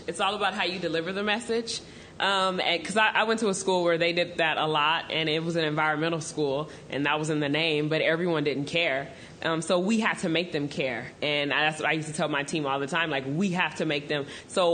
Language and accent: English; Los Angeles, California, United States; So I'm making a video because I'm from Los Angeles, so that I won't have to come all the way back to Florida.